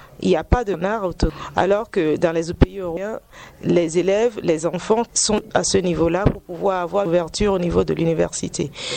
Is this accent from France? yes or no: no; Togo; now in London, United Kingdom; Bien sûr, je suis togolaise et je demeurerai togolaise.